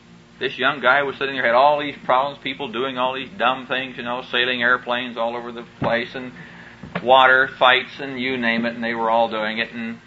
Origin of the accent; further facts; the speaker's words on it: Neola, Iowa, United States; I'm from Neola, Iowa. Where's that? Well, I said, never mind. I'm just from Iowa.